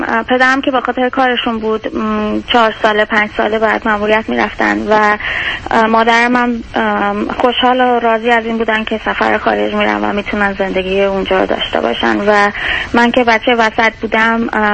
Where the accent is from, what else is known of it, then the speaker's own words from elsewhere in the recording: Iran; moved away as an adult; now in United States; بعدش از ایران مهاجرت کردیم، اومدیم آمریکا